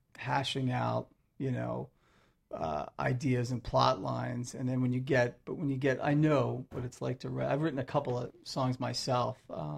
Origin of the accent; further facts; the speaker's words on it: Radnor, Pennsylvania, United States; So outside of Philadelphia in a town called Radnor.